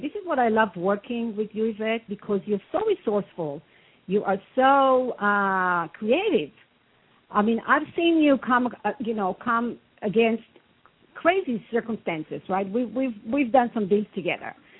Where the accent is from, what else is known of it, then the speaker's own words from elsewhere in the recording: Israel; now in United States; I was born and raised in Israel many years ago. I've been in this country for over 30 years now, and I feel Florida is my home, my second home.